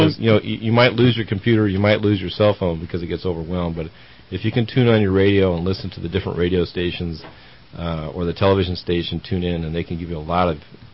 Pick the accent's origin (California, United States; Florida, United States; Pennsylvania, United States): California, United States; San Bernardino; And, I grew up in San Bernardino. We had a fire there once called a Panorama Fire, and several hundred homes got burned down.